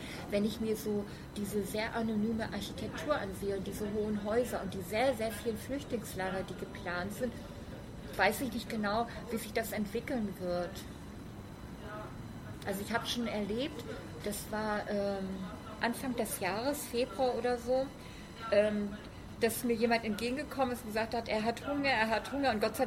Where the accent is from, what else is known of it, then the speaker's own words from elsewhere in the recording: Rostock, Mecklenburg-Vorpommern, Germany; moved away as an adult; also born or lived in Dresden; now in Berlin, Germany; Ich bin in der DDR aufgewachsen, in Mecklenburg, Rostock. Ich bin kurz nach der Wende nach Berlin gekommen. Ich war vorher in Dresden in einer Bibliothek und bin dann nach Berlin gekommen. Ja. Wegen Arbeit, Wohnung und so. Ich erst in Köpenick gewohnt, in Friedrichshagen.